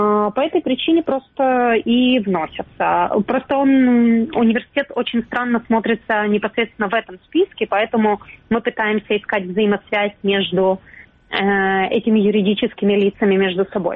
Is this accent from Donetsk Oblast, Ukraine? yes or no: no; Crimea, Ukraine; Таврический национальный университет я заканчивала сама, потому что я сама из Крыма.